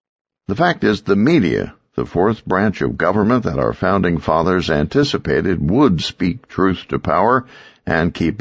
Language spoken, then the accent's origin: English; Midwest, United States; Especially growing up in the Midwest, you never even contemplate that your government might not be telling the truth.